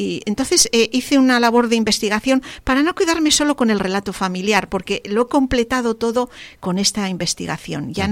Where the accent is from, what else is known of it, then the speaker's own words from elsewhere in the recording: Asturias, Spain; porque en Asturias han sacado, en mi pueblo, de una fosa, ¿no?